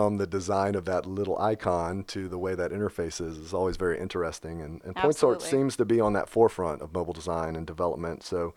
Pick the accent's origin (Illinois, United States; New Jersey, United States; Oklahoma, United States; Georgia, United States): Georgia, United States; Atlanta; I'm from Atlanta, so I was at least in the area when that happened.